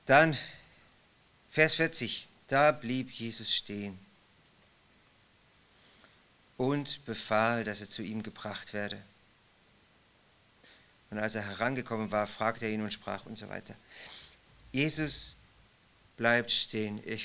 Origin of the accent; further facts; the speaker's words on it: Swabia, Germany; Ich bin ein Schwabe, deswegen. Ich bin Schwabe